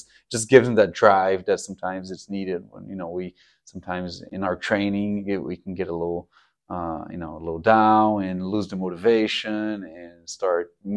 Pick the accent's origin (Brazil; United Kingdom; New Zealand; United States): Brazil; São Carlos, São Paulo; English is a second language; moved away; I opened the very first CrossFit gym in São Carlos, which is kind of like outside of São Paulo.